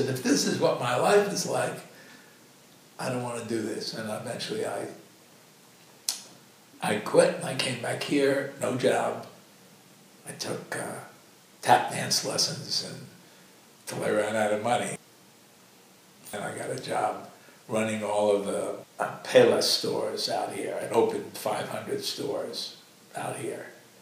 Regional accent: Bronx, New York, United States; born there; I'm 82. I was born in the Bronx when dinosaurs roamed the earth in 1933. I'm first generation. My parents were immigrants from Russia.

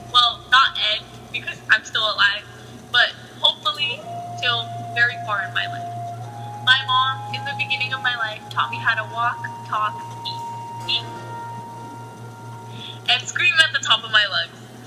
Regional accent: Alhambra, California, United States; born there; I was born in Alhambra, California, at Garfield Hospital.

